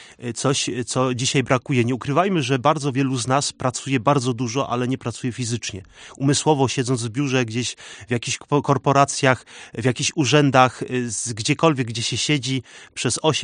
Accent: Nysa, Opole Voivodeship, Poland; No ja pochodzę z Nysy, więc mam blisko i granicę czeską.

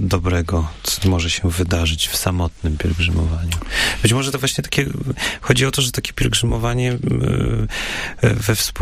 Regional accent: central Poland, Poland; ja pochodzę raczej z centralnej Polski

